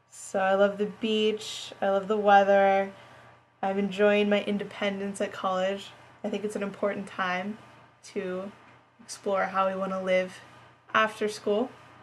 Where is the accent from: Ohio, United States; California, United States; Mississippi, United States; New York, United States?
California, United States; Pacific Palisades; I'm from Pacific Palisades, California, which is LA County. Live by the beach in the 90272